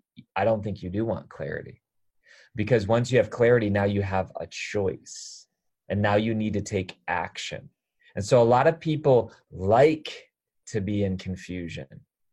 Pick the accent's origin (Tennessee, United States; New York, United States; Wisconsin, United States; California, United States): Wisconsin, United States; But see, because I'm not from Ohio, I'm from Wisconsin, which is a few states over.